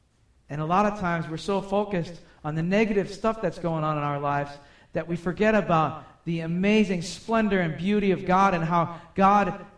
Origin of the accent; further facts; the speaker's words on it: Boston, Massachusetts, United States; accent: Bostonian; Oh, I'm getting back to my Bostonian accent there.